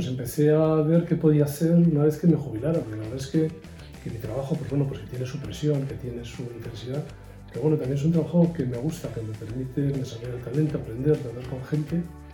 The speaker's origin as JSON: {"language": "Spanish", "town": "Bilbao", "region": "Basque Country", "country": "Spain", "tie": "born or raised there", "said": "soy supernumerario y he trabajado en Vitoria, aunque yo soy natural de Bilbao."}